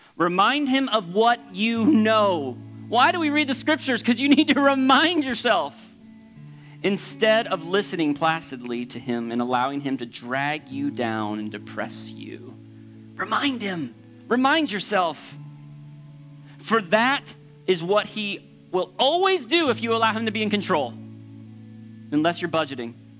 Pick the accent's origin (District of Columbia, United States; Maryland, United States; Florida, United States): Florida, United States; I grew up in Florida, and when hurricanes would come, it was especially fun to go to the beach because the waves were huge and dangerous.